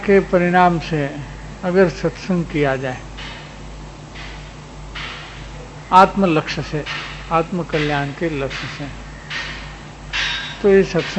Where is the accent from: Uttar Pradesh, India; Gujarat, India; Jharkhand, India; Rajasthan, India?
Gujarat, India; now in Kolkata, India; तो जहाँ पैसा मिले वहाँ हम जाते हैं। ठीक बात है ना? इधर 1500 मील क्यों आए? इधर सौराष्ट्र गुजरात काठियावाड़ छोड़